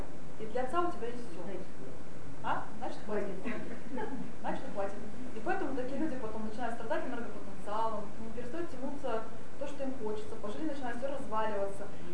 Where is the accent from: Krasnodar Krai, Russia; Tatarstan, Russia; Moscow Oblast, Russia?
Tatarstan, Russia; Я сама выросла в Татарстане, поэтому у нас там тоже было своеобразие.